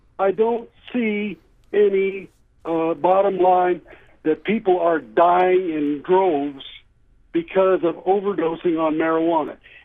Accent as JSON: {"language": "English", "region": "Wyoming", "country": "United States", "tie": "born or raised there", "lives_now": "North Pole, United States", "said": "Hey, I'm 70 years old. I was raised in Wyoming"}